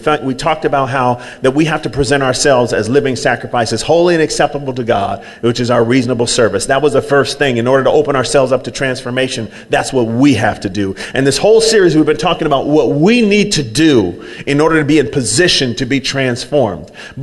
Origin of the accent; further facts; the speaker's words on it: Oakland, California, United States; also born or lived in San Leandro; And then I was raised in East Oakland, and I lived on 61st Avenue in Lockwood, and I lived there, and then we moved to Havenscourt Boulevard, and then we lived there, and then I moved to 107th Avenue, and I lived there, and so I grew up.